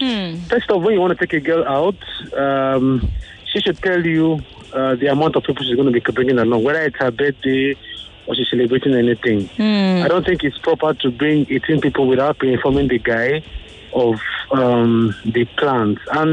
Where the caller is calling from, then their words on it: Yaba, Lagos, Nigeria; I'm calling from Yaba.